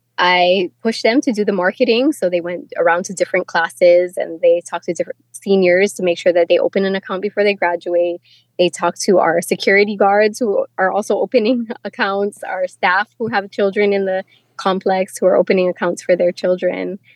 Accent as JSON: {"language": "English", "town": "Ewa Beach", "region": "Hawaii", "country": "United States", "said": "Well, I came from Eva Beach and our demographic was a little bit different in the 90s."}